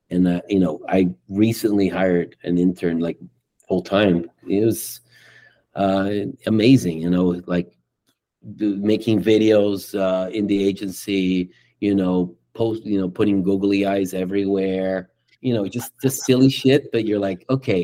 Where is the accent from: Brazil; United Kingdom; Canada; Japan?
Brazil; English is a second language; moved away as an adult; now in Miami, United States; it did come as a surprise to me when I moved here from Brazil, because Brazilians, all we want to do is go to Disney, you know.